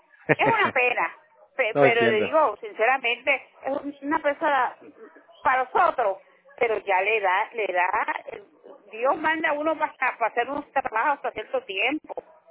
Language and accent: Spanish; Puerto Rico; yo como puertorriqueña tiene importancia